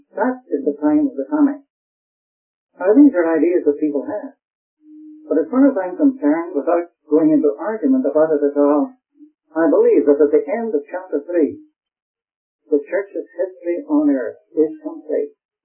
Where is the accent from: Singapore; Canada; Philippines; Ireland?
Ireland; Although I'm an Irishman, I absolutely hate arguing.